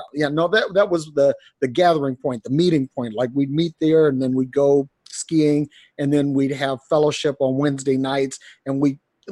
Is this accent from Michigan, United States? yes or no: yes; Detroit, Michigan, United States; I grew up in Detroit. My mom was a single parent.